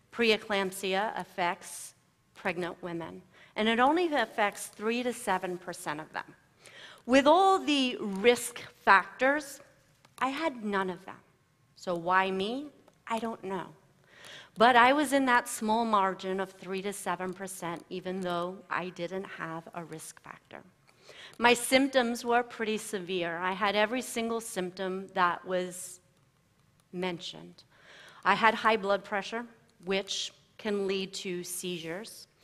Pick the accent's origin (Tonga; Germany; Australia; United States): Australia; I grew up in Australia